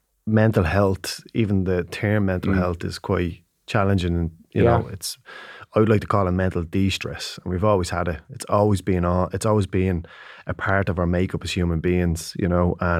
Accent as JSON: {"language": "English", "country": "Ireland", "said": "that's generally, culturally, that's what we do as Irish."}